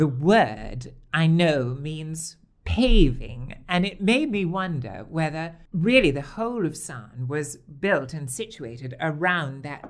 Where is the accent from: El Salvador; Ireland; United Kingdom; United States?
United Kingdom; Bridgend, Wales; born there; I always reply that it's being born Welsh. But more than that, I was lucky enough to be born in Bridgend.